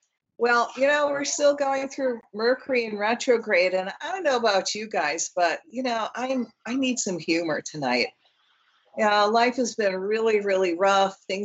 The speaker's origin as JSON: {"language": "English", "region": "Midwest", "country": "United States", "said": "I'm from the Midwest, and we have what I call a sarcastic, witty sense of humor."}